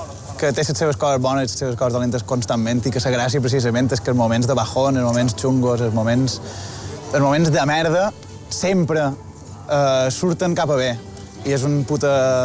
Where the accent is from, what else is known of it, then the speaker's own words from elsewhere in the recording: Balearic Islands, Spain; com a mallorquí, o persona que ha passat la major part de la seva vida a Mallorca